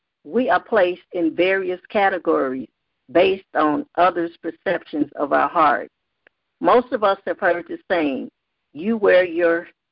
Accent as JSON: {"language": "English", "region": "Louisiana", "country": "United States", "tie": "born or raised there", "said": "While growing up in Louisiana, I would hear elderly people say that some of the most beautiful people had ugly ways."}